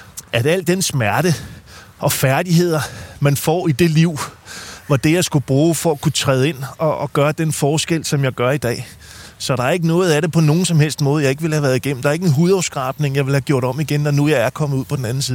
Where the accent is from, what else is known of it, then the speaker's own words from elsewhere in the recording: Ballerup, Capital Region of Denmark, Denmark; Jeg er vokset op i Ballerup.